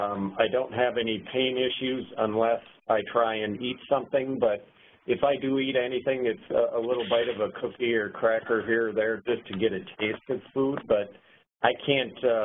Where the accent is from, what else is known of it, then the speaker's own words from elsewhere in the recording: Green Bay, Wisconsin, United States; I'm actually from Green Bay, Wisconsin, and I've been through the local doctors here